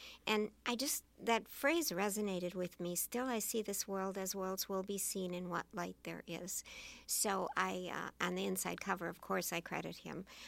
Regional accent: Madison, Wisconsin, United States; I grew up really in Madison, graduated from La Follette High School in Madison, and went on to college there.

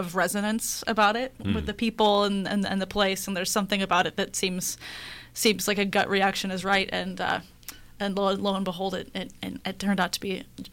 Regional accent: Kansas, United States; I'm originally from Kansas for I guess 4 years there in the middle.

